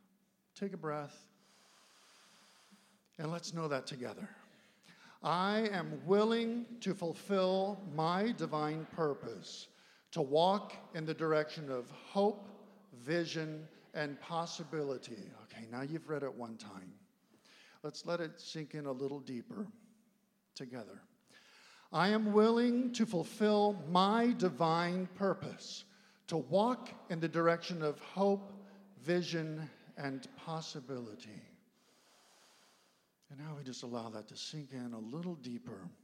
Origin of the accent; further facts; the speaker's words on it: Florida, United States; I'm actually from Florida, not far from there.